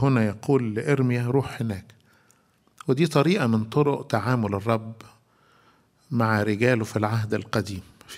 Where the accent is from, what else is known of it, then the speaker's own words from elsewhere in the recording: Egypt; عندنا في مصر لحد دلوقتي مع أنها بتنقرض لكنها موجودة